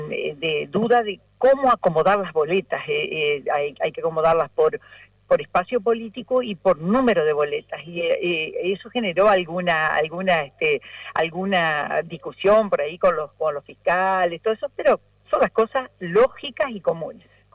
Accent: Argentina; como argentina

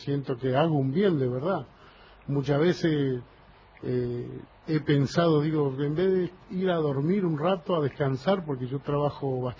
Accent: San Francisco Solano, Buenos Aires Province, Argentina; also born or lived in Chavarría, Corrientes; Yo soy correntino de Chavarría, pero me crié en San Francisco Solano y es mi lugar de lucha

